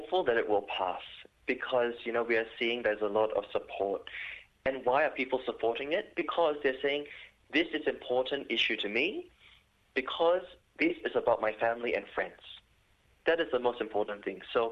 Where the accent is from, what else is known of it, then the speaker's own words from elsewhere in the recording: Malaysia; now in Australia; so for me, like even I am a Malaysian Chinese, I'm an Australian, Asian Australian. When I came here to Australia, I understand what it is like to be on the receiving end of discrimination.